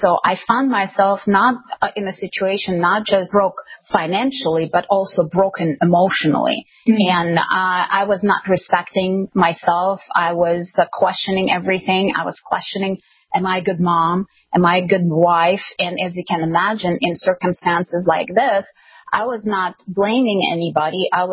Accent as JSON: {"language": "English", "country": "Ukraine", "tie": "born or raised there", "second_language": "English", "said": "I was born and raised in Ukraine. At that time, it was the Soviet Union with the whole communism spillover"}